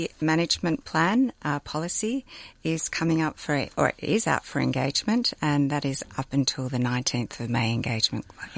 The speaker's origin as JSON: {"language": "English", "town": "Sandringham", "region": "Victoria", "country": "Australia", "said": "I'm from Sandringham."}